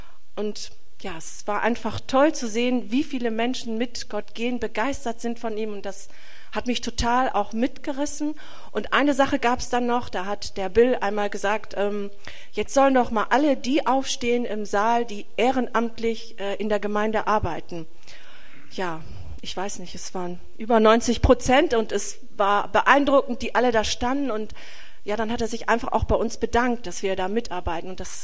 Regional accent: Lower Saxony, Germany; ich bin Ostfriese, ich komme vom Land

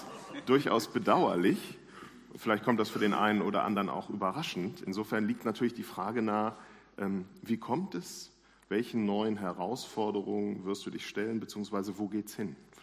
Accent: Cologne, North Rhine-Westphalia, Germany; ich komme aus Köln, da ist das mit Düsseldorf immer so ein bisschen schwierig.

